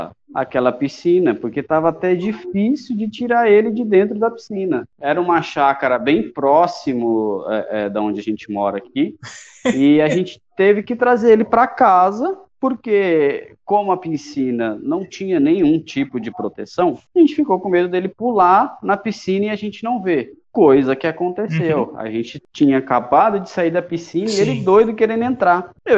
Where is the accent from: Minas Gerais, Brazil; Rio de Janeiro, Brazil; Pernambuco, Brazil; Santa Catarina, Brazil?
Pernambuco, Brazil; born there; eu saí do interior de São Paulo, fui para o Rio Grande do Sul. Imagina, uhum, eu nasci em Pernambuco, num calor de 40 graus na sombra, e fui para o Rio Grande do Sul